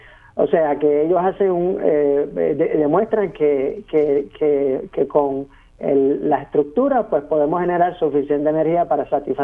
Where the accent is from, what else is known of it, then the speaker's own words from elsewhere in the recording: Puerto Rico; Me parece que nosotros como comunidad puertorriqueña valorizamos más la energía que el sector agrícola, ¿no?